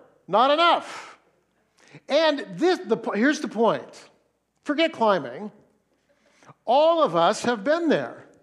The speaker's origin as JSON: {"language": "English", "town": "Fresno", "region": "California", "country": "United States", "tie": "born or raised there", "lives_now": "Seattle, United States", "said": "I also have Mount Hermon roots. I grew up in Fresno, and so every year our family would make the trek across to the coast"}